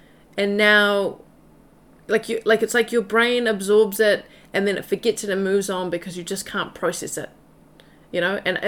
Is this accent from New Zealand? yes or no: yes; New Zealand; I have been to ceremony after ceremony in my life growing up in Aotearoa